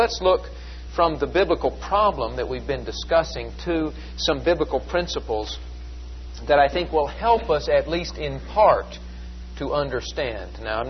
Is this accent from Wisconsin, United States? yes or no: no; Tennessee, United States; I'm sorry for quoting … I'm from Tennessee.